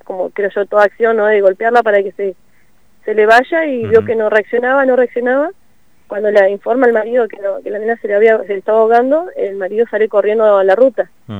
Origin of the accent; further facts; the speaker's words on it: Cinco Saltos, Río Negro, Argentina; Yo soy de Cinco Saltos.